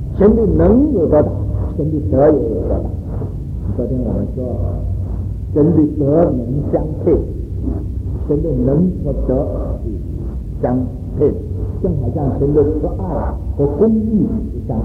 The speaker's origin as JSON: {"language": "Chinese", "country": "China", "said": "我们中国人我常常问这个学生们"}